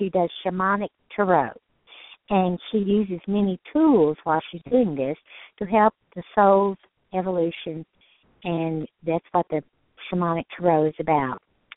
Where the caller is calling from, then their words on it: Redmond, Washington, United States; I'm calling you from Redmond, Washington